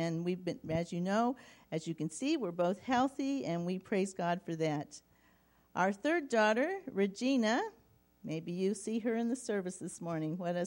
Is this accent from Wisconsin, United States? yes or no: no; Hammond, Indiana, United States; I was born and raised in Hammond, Indiana.